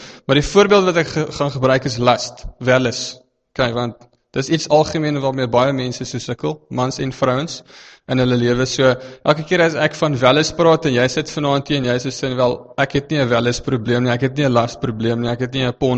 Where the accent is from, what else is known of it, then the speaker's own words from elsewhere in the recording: Free State, South Africa; ek is oorspronklik uit die Vrystaat uit.